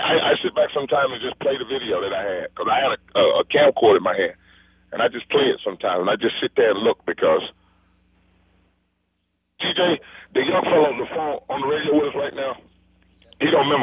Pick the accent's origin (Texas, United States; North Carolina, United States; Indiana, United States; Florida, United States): Florida, United States; Orlando; I was raised in Orlando.